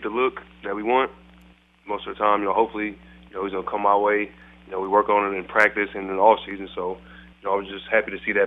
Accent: Galveston, Texas, United States; It's hot throughout the year, and they have a beach. So, you know, I grew up with a beach.

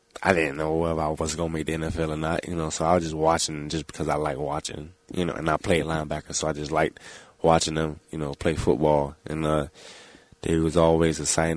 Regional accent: Miami, Florida, United States; When I was a kid, you know, obviously, you know, growing up in Miami, you know, they always played the Dolphins games.

